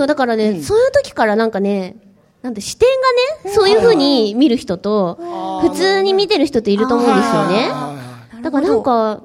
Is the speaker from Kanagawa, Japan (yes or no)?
no; Tokyo, Japan; born there; いやでも、うん、そうです、東京なんですよ。